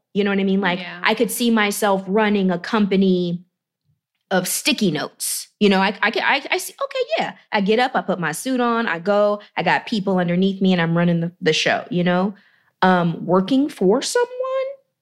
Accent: Georgia, United States; I grew up in Georgia.

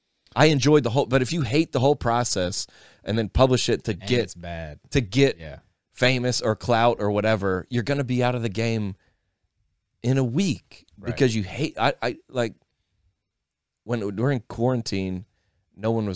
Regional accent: the South, United States; my dad's a preacher. I grew up in the South. I was homeschooled. I worked at Chick-fil-A.

